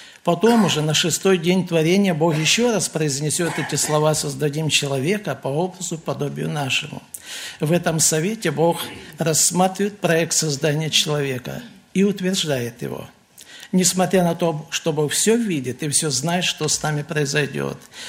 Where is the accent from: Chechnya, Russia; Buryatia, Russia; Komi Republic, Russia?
Komi Republic, Russia; Vorkuta; Вот, я из Воркуты. Вот это там, где 12 месяцев зима, остальное лето.